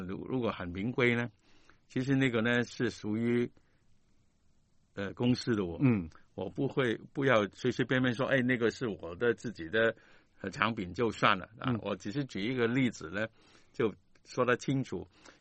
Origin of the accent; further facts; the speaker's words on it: Guangdong, China; 我们广东人说这个是怎么说？这说我说是走数啊